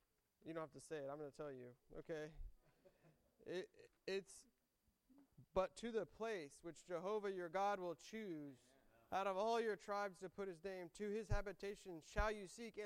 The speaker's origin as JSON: {"language": "English", "town": "Houston", "region": "Texas", "country": "United States", "said": "You know, I can't, Obi's from Arlington, I'm from Houston. We're different."}